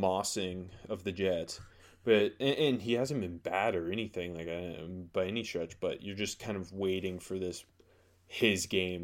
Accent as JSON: {"language": "English", "country": "Canada", "said": "I love the pick as a Steelers fan, yeah, as a Canadian."}